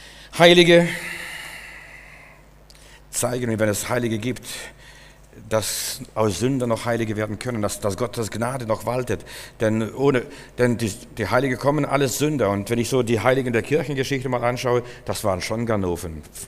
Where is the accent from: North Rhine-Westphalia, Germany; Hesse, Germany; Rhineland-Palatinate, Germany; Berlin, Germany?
Berlin, Germany; wo kommen Sie her? Sage ich, aus Berlin.